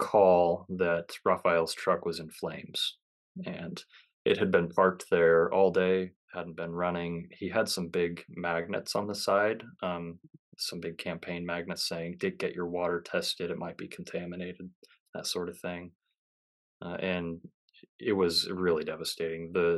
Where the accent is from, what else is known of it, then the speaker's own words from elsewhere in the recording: LeGrand, United States; But I actually worked for my hometown newspaper for a while here in LeGrand